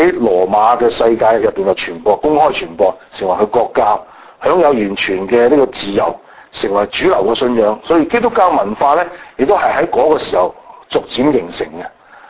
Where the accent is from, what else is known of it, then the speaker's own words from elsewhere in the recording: Guangdong, China; 我哋中國人我哋廣東人講話七國咁亂啊